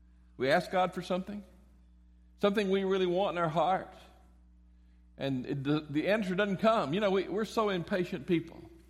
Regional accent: Florida, United States; I was a freshman from Florida.

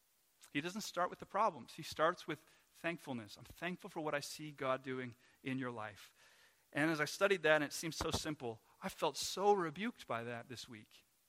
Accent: Canada; We as Canadians, we don't go very deep. I don't know if that's just a Canadian thing

